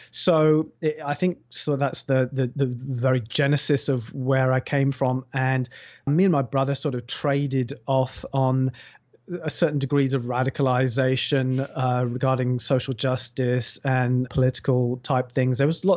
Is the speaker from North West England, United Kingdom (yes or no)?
no; Basingstoke, South East England, United Kingdom; I'm not entirely white, and I was brought up in Basingstoke, as we just found out. Luckily, we just found that out, which is, at least when I was growing up, was a relatively white town.